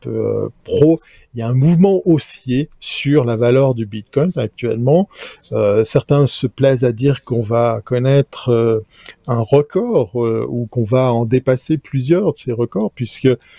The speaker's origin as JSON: {"language": "French", "country": "Switzerland", "said": "Je pourrais être mesquin puisque je suis suisse"}